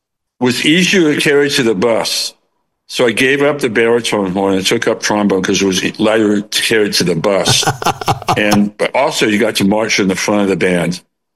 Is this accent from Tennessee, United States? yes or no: no; San Diego, California, United States; also born or lived in Florida; But I grew up in San Diego before I moved to Florida, and there was great, unbelievably good Mexican food in San Diego.